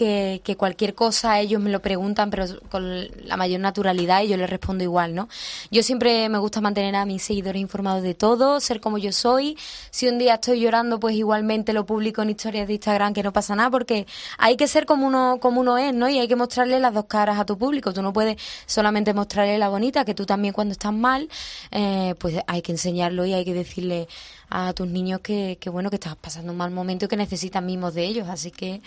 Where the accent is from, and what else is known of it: Andalusia, Spain